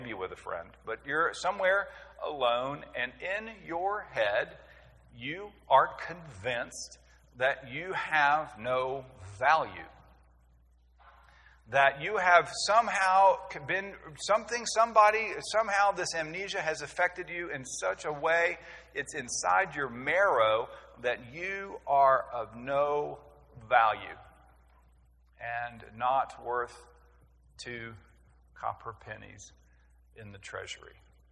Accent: Waco, Texas, United States; I grew up in Waco, and that I went to Waco, Texas. I don't know if there's another one.

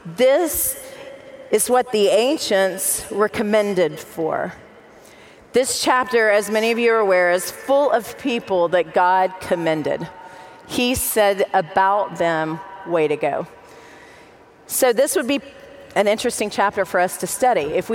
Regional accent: Texas, United States; I grew up in Texas, so that's why I have a little bit of attitude. Yep. If anybody just wants to yell Texas forever, go for it. We're loud and proud.

